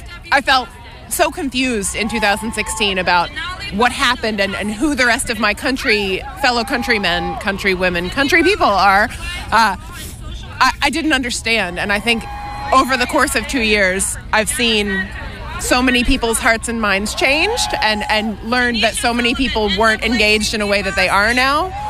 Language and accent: English; Weymouth, Massachusetts, United States; I'm from Weymouth.